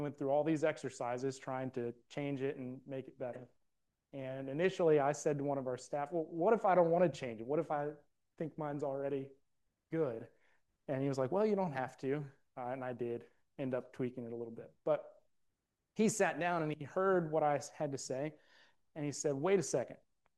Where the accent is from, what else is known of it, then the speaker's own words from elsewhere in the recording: West Virginia, United States; team in West Virginia is no longer our team, which was hard for me, especially to hear because it's my hometown.